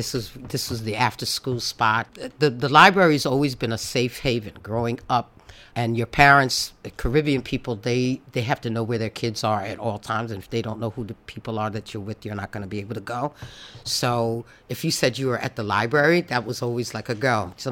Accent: Brooklyn, New York, United States; I grew up on Brooklyn Avenue. I'm all about being Brooklyn. I'm Brooklyn born and bred. I think Brooklyn is the greatest city in the world.

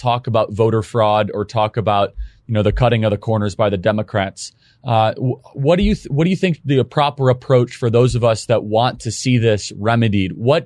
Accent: Illinois, United States; So I'm from the Midwest. I grew up in Northern Illinois

